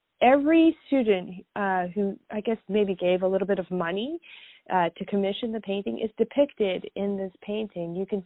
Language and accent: English; Canada; now in United States; You know, I'm Canadian, but I began my nursing career here in the United States at this hospital.